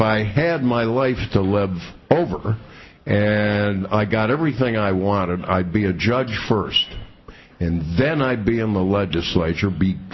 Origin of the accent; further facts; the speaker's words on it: Syracuse, New York, United States; No, I grew up in Syracuse, New York, the fair city of diversified industry, in the heart of scenic central New York.